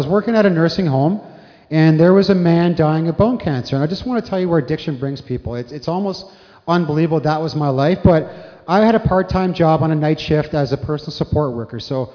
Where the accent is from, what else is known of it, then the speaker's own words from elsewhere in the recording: Welland, Ontario, Canada; I am from Welland, Ontario, born and raised.